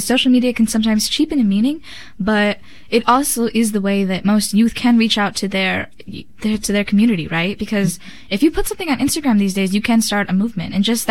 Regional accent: United States; I think growing up in America, a country that adheres to a form of white nationalism

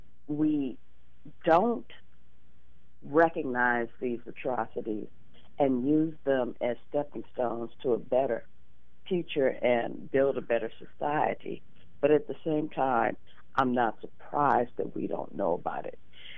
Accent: Indiana, United States; born there; I was born in a small town in Indiana, spent the first years there, and then mov

